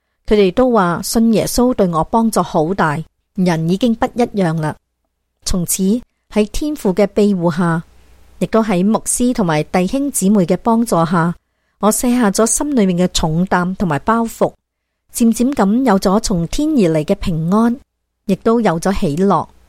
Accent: Fujian, China; moved away as an adult; now in Canada; 我来自中国福建省，2005年独自带着5岁的女儿在加拿大生活。

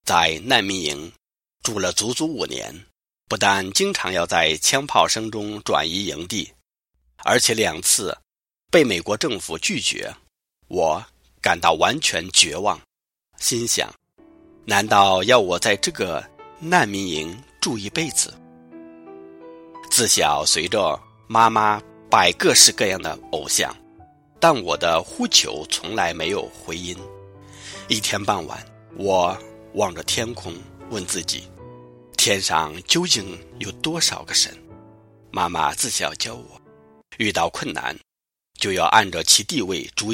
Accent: Vietnam; moved away as an adult; 我是越南华侨，长于越战时代，妈妈是二房，我是在备受溺爱中长大的。

